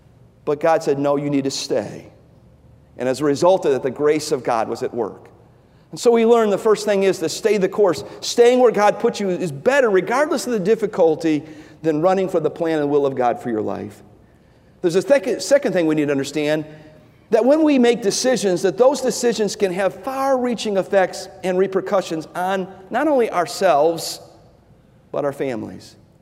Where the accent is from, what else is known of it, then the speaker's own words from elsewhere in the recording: Cleveland, Ohio, United States; when I was a boy growing up in Cleveland, I was probably about maybe 10, maybe 11, maybe 12 years old.